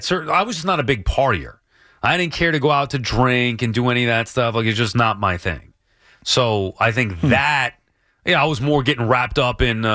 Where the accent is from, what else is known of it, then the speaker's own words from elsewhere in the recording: Long Island, New York, United States; I didn't know him from growing up on Long Island.